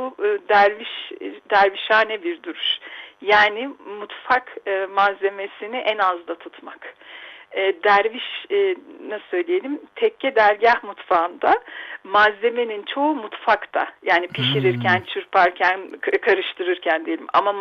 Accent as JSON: {"language": "Turkish", "region": "Black Sea Region", "country": "Turkey", "said": "Valla ben Karadenizliyim ama hiç balıktan anlamam."}